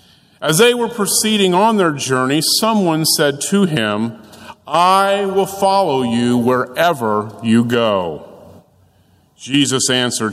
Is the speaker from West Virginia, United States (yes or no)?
no; Alexandria, Indiana, United States; I grew up in Alexandria, just north of here, and we were always referred to as a county school compared to the city schools in nearby Anderson. But even in small town Alexandria, I was always a city boy.